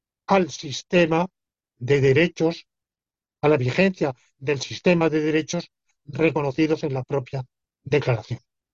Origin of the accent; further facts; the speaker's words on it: Spain; soy un español que estoy aquí en una visita académica y mañana termina